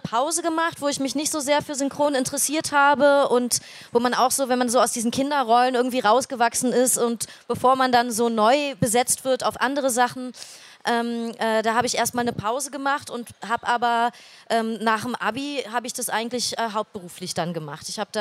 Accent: Berlin, Germany; also born or lived in Rostock; Deswegen bin ich keine gebürtige Berlinerin, obwohl ich schon immer in Berlin gelebt habe.

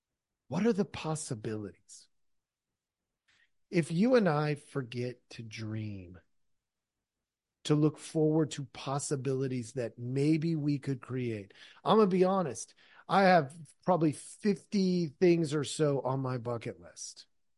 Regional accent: Oregon, United States; It's where we were born and raised, or at least raised. I know I was born in Oregon, and we would travel to all the little swim holes.

